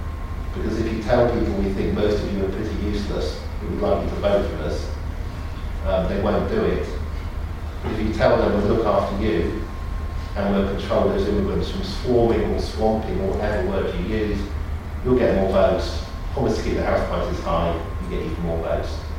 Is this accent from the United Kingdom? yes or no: yes; Oxford, South East England, United Kingdom; born there; You know, I was born in Oxford.